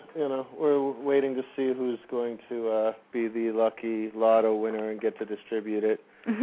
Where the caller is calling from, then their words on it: Los Angeles, California, United States; Yeah, I'm in Los Angeles.